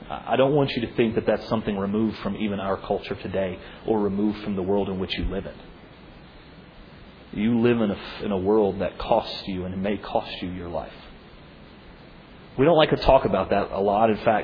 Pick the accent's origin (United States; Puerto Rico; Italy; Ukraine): Italy; moved away; I grew up in Italy